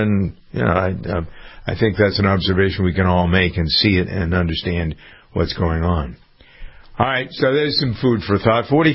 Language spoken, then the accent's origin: English; Framingham, Massachusetts, United States; We had a lot of building going on in my hometown of Framingham.